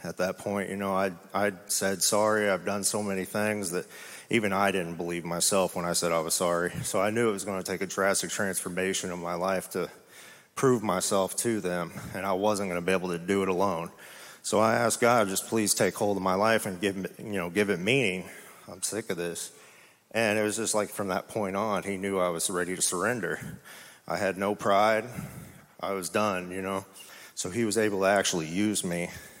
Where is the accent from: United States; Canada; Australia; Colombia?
United States; Martinsville, Illinois; I'm 34 years old, and I'm from Martinsville, Illinois. It's a small farming community over by Jacksonville, Illinois.